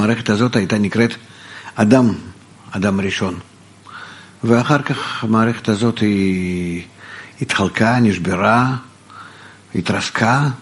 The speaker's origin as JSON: {"language": "Hebrew", "town": "Rehovot", "region": "Central District", "country": "Israel", "tie": "born or raised there", "also_born_or_lived": "Bnei Brak", "said": "רחובות זה עיר, כי אפשר להגיד את המולדת שלי. לפני 40 שנה הכרתי כאן את חוכמת הקבלה, התחלתי ללמוד שהייתי עוד תושב רחובות"}